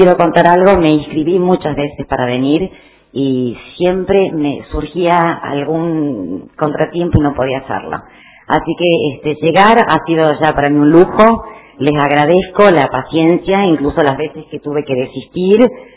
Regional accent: Argentina; Muchas, muchas gracias. Lo digo como argentina.

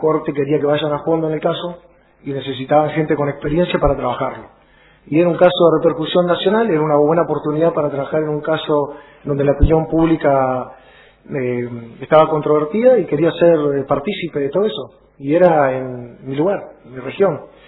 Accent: El Maitén, Chubut, Argentina; yo me crié en el Maitén, estuve hasta que luego me fui a estudiar, mi mamá era médica, estuvo 20 años en el Maitén, luego mi papá profesor, se fueron a vivir a Esquel, están, no sé, también 20 años, y quería volver a mi provincia.

